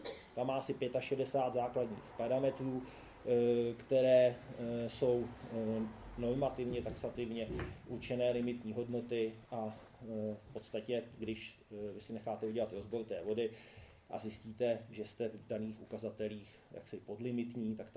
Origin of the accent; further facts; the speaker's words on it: Mníšek pod Brdy, Central Bohemian Region, Czechia; já jsem z Níčku pod Brdy